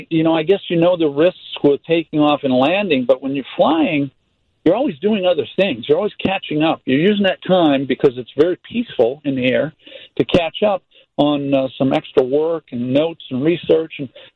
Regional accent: Maine, United States; That, you know, like I grew up in Maine, and a lot of times when I flew back to Maine, I had a summer home there.

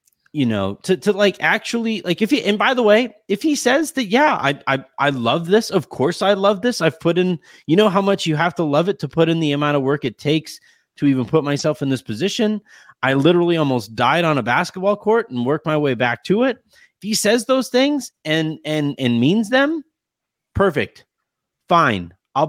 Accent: Yorba Linda, California, United States; So I grew up in a very affluent area. I grew up in Yorba Linda, California. It is one of the richest kind of communities in the country.

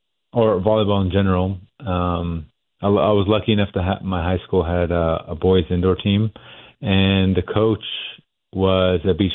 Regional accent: United States; born or raised there; also born or lived in Switzerland

